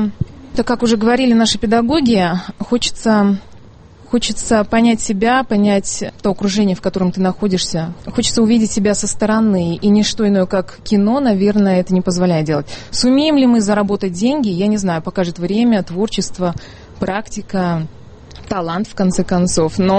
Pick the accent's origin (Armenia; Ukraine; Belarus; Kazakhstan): Kazakhstan; now in Moscow, Russia; я специально приехала в Москву. Я из Казахстана. Я приехала сюда учиться в Московской школе нового кино